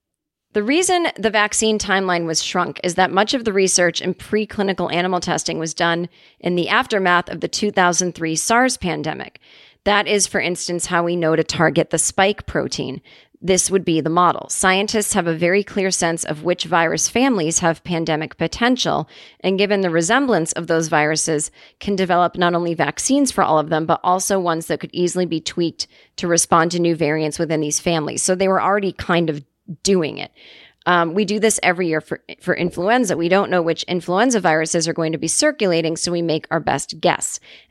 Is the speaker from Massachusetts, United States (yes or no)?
yes; Massachusetts, United States; In Massachusetts, the Moderna vaccine design took all of 1 weekend. Ooh, my hometown.